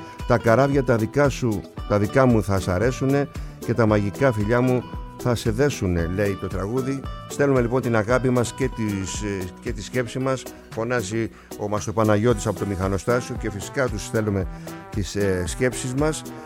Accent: Kasos, South Aegean, Greece; από την Κάσο το νησί μου.

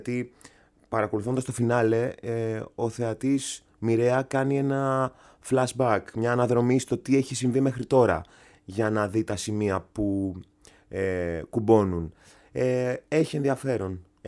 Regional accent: Thessaloniki, Central Macedonia, Greece; now in Athens, Greece; μεγάλωσα στη Θεσσαλονίκη, στα Μετέωρα, που είναι λίγο πιο ψηλά. Και ζω στην Αθήνα. Από τότε που τέλειωσα τη σχολή στη Θεσσαλονίκη, το Κρατικό Θέατρο Βορείου Ελλάδος, ναι. το 2011. Mm-hmm. Και το 2012 μετακόμισα στην Αθήνα.

